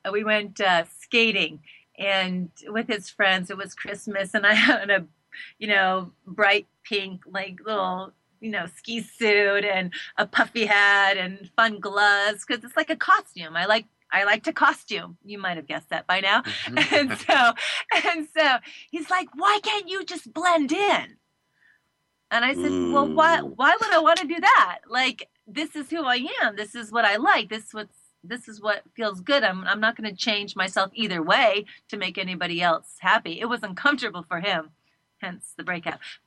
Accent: North Vancouver, British Columbia, Canada; I was raised in North Vancouver, and, you know, I was usually always overdressed

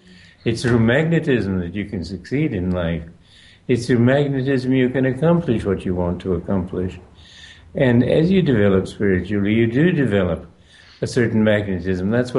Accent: Romania; English is a second language; moved away; I was born in Romania. So I grew up learning Romanian, German, and English. Then they sent me to school in Switzerland where I learned French.

